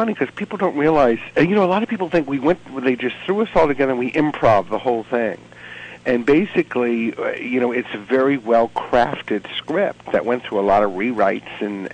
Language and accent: English; the South, United States; I grew up in the South, and there were just different appropriate words as I was growing up